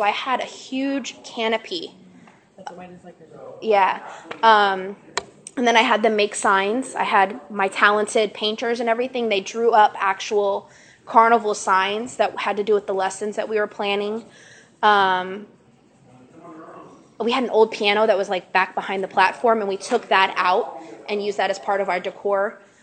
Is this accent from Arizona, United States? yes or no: no; Fort Myers, Florida, United States; I'm from Fort Myers, Florida.